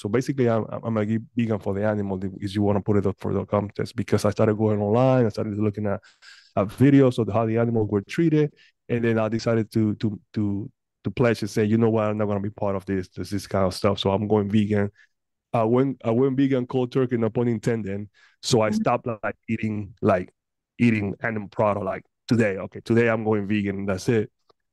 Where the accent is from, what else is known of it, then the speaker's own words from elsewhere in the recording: Panama; now in Houston, United States; Yeah, I was born in Panama, in Central America.